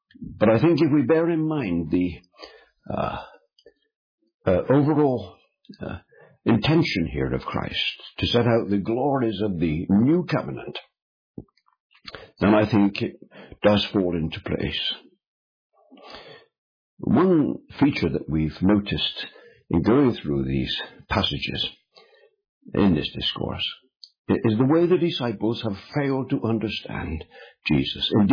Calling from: United Kingdom; I am speaking from the United Kingdom, and just to explain our culture here, because of the link of the state and church, it is by law essential for every school to have a religious assembly.

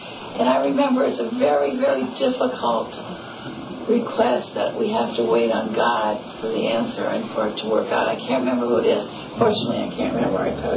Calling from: California, United States; We are listening here from California

